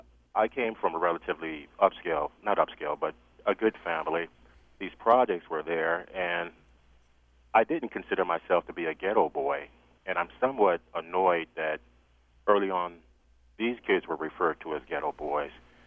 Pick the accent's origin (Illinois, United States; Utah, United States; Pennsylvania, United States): Illinois, United States; Chicago; But I grew up in Chicago, in an area not far from where President Obama's from.